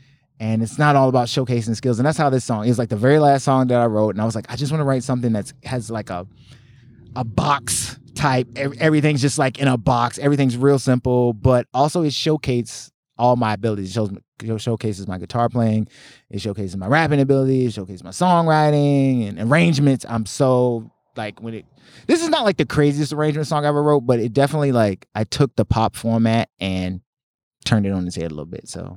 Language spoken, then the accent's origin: English; Virginia, United States; Like I said, I'm originally from Virginia. I went to college in Virginia Beach.